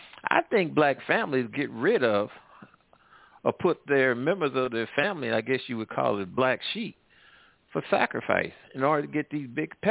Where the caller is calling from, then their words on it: St. Louis, Missouri, United States; Well, I'm calling from the Midwest and the South, St. Louis area.